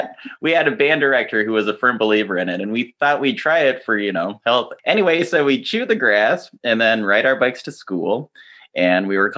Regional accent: Washington, United States; I actually grew up in Snohomish County, so I am not local, but I feel like I blend into this local environment pretty well.

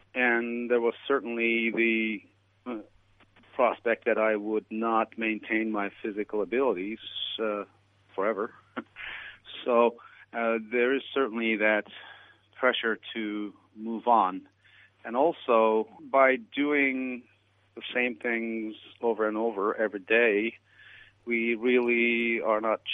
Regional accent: Turkey; I'm originally from Turkey, and he'd call me komşu, meaning neighbor.

